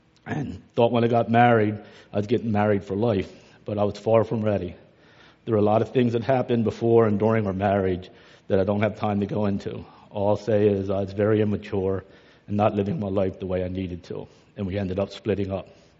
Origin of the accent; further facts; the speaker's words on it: Colombia; I was born and raised in Colombia. Pretty much had a normal upbringing.